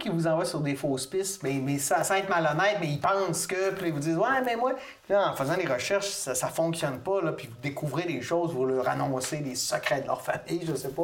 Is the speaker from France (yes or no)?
no; Sainte-Marguerite-Marie, Quebec, Canada; now in Saint-Gédéon, Canada; je suis natif de Sainte-Marguerite-Marie, mais aujourd'hui, j'habite à Saint-Gédéon. Parce que ma profession m'amène là.